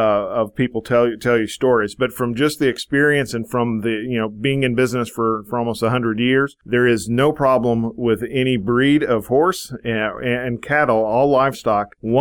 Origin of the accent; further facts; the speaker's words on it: Texas, United States; I'm a Texan, I'm a native Texan